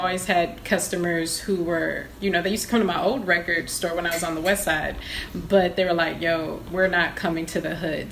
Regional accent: Poland; I'm from Poland, you know, and like it was crazy.

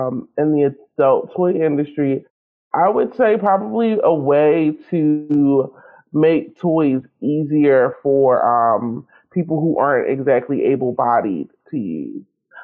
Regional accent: Philadelphia, Pennsylvania, United States; Like I'm from Philadelphia. I only just recently moved to California within the last year or so.

